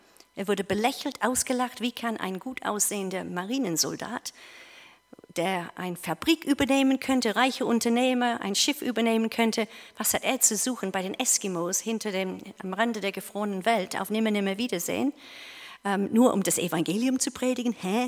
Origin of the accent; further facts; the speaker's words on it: England, United Kingdom; now in Germany; Ich komme ursprünglich aus England.